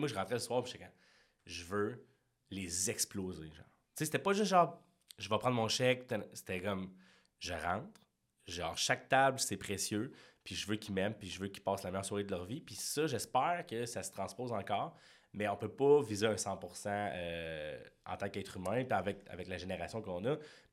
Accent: Quebec City, Quebec, Canada; now in Montreal, Canada; je venais de Québec, puis je t'aboutis, là, je te fast-forward ça, là, je t'aboutis à Montréal

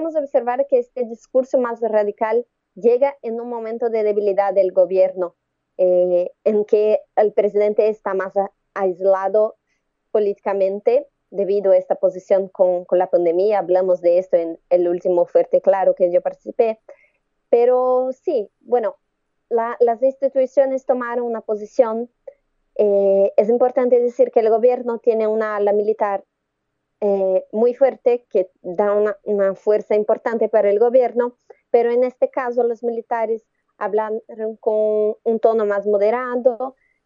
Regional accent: Brazil; Spanish is a second language; nosotros como brasileños, como periodistas

